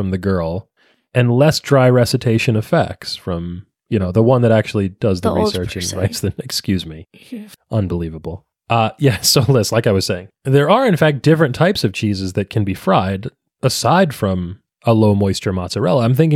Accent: New Jersey, United States; You know how some of our friends and family say the word mozzarella because we are from New Jersey?

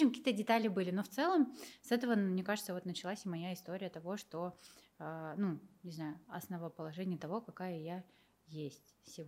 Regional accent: Tomsk, Tomsk Oblast, Russia; born there; И, да, я действительно родилась в Томске, в России.

